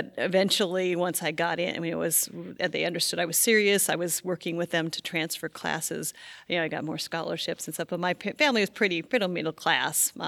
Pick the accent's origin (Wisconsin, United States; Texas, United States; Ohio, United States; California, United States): California, United States; Fontana; I was born in Fontana, California, which is outside. It's like a part of San Bernardino County, outside of Los Angeles area. We moved to Riverside and then later moved to Laverne, which is a suburb of Los Angeles.